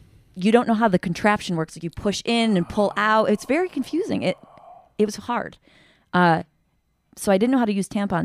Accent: England, United Kingdom; And not because I'm English.

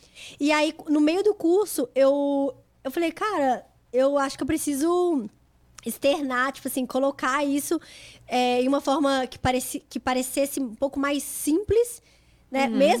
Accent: Belo Horizonte, Minas Gerais, Brazil; eu sou de Belo Horizonte, natural de Belo Horizonte. E mais ou menos com uns 18 anos, eu comecei a fazer um curso no Brasil de biotecnologia.

